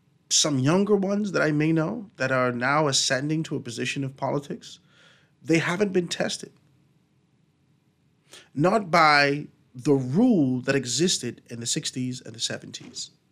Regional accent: Grand Bahama, Bahamas; moved away; When I came from Grand Bahama, listening to the radio every day

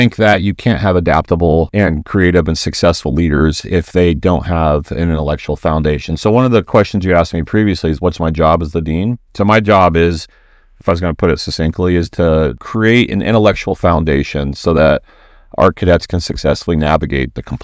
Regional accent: Wyoming, United States; The other part, though, is I'm from Wyoming

